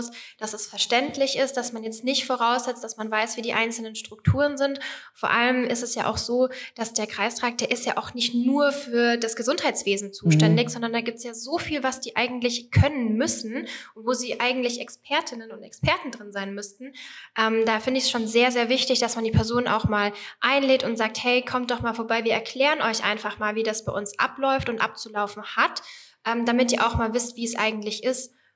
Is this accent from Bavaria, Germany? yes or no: yes; Bavaria, Germany; now in Fulda, Germany; Ich bin 25 Jahre alt. Ich komme ursprünglich aus Mittelfranken, also ich habe schon meinen Bezug so ein bisschen zu Bayern, studiere aber in Fulda